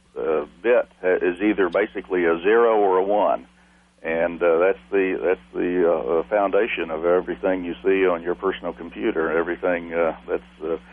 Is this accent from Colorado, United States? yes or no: no; San Antonio, Texas, United States; born there; I was born in San Antonio, Texas, on the snowiest day in the history of San Antonio, January 1st, 1947.